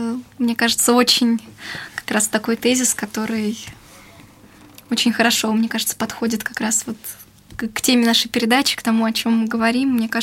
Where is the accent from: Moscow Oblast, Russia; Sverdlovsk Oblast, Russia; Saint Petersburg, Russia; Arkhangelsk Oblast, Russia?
Moscow Oblast, Russia; Yegoryevsk; в Егорьевске, это город, откуда я родом, Московская область.